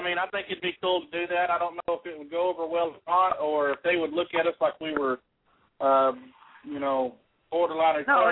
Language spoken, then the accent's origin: English; Plainview, Texas, United States; now in Lubbock, United States; my daughter goes to Monterey High School in here in Lubbock, and of course, you know, like yourself, I'm from Plainview and stuff like